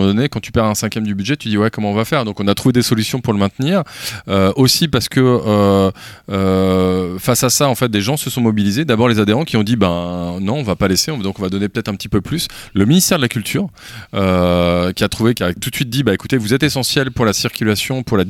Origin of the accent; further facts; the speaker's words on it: Brittany, France; moi je suis du Finistère.